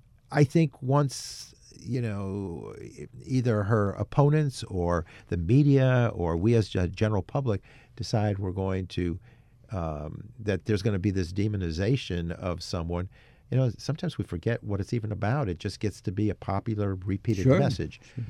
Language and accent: English; Amsterdam, New York, United States; Amsterdam, my hometown, Saratoga, Schenectady, Watervliet, Mechanicville, you know, just a number of them, Troy, Rensselaer.